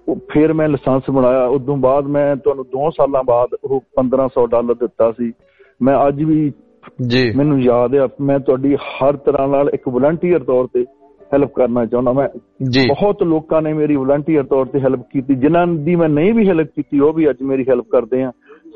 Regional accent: Pal Kadim, Punjab, India; ਮੈਂ ਪੰਜਾਬ ਦੇ ਫਲੌਰ ਦੇ ਲਾਗੇ ਇੱਕ ਪਿੰਡ ਹੈ ਪਾਲ ਕਦੀਮ, ਓਦਾਂ ਬਹਿ ਬੜੀਆਂ ਬਾਲਾਂ ਵੀ ਕਹਿ ਦਿੰਦੇ ਨੇ, ਉੱਥੇ ਦਾ ਮੈਂ ਜੰਮ ਪਾਲਿਆ ਤੇ ਮੈਂ ਇੱਕ ਗਰੀਬ ਪਰਿਵਾਰ ਵਿੱਚ ਪੈਦਾ ਹੋਇਆ ਸੀ ਤੇ ਖੇਤੀ ਵਿੱਚ ਵੀ ਹੱਥ ਵਡਾਉਂਦਾ ਸੀ।

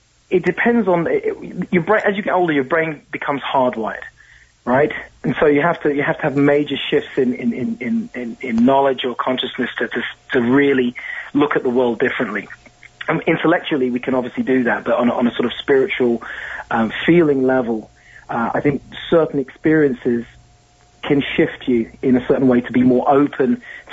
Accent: London, United Kingdom; growing up in London, you know, very old society, ghosts come with the territory, right?

